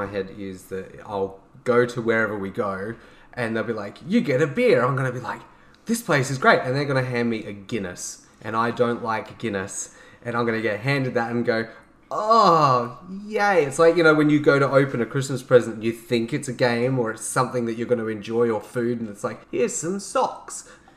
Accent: Adelaide, South Australia, Australia; We're from Adelaide, by the way, in Australia.

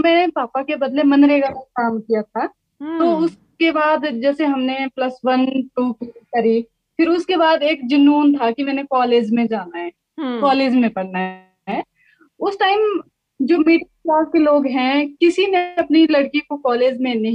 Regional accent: Tharjun, Himachal Pradesh, India; और मैं ग्राम पंचायत थरजून की रहने वाली हूँ, ब्लॉक गोहर, डिस्ट्रिक्ट मंडी.

